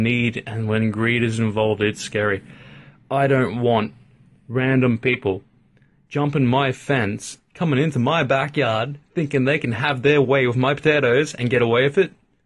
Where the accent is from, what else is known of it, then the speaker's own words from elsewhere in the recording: Australia; I'm an Australian, and we drink a lot of water.